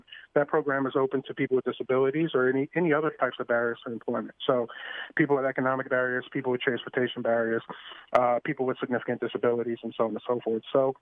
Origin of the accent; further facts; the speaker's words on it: New Orleans, Louisiana, United States; But see, I'm from New Orleans, born and raised, and I've only been here 7 months